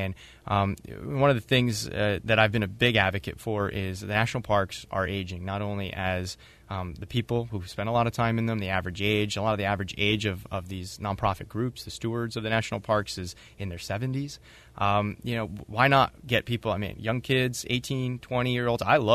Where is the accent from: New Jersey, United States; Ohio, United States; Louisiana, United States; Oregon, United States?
New Jersey, United States; I grew up in New Jersey, and I grew up in Central Jersey, which wasn't like the New Jersey people fly into New York City